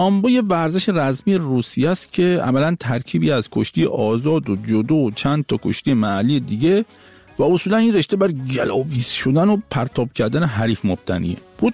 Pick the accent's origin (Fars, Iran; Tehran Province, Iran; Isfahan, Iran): Fars, Iran; Shiraz; born there; چون فامیدیم … و متولد شیرازم هستم